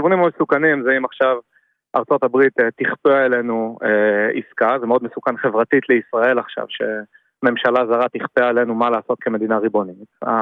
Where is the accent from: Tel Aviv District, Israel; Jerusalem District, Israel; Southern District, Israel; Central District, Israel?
Southern District, Israel; Nir Oz; אני מצד אחד מגיע מקיבוץ ניר עוז, קיבוץ שאני מאוד אוהב ומאוד מזדהה איתו, שגדלתי בו